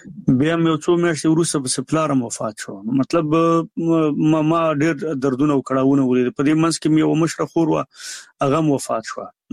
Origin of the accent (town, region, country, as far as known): Nangarhar, Afghanistan